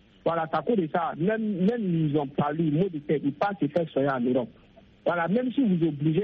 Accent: Burkina Faso; par exemple chez moi au Burkina Faso

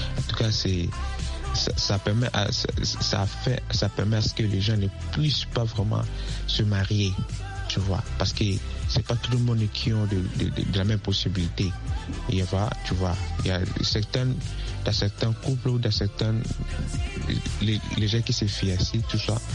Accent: DR Congo; C'est tout chez nous en RDC

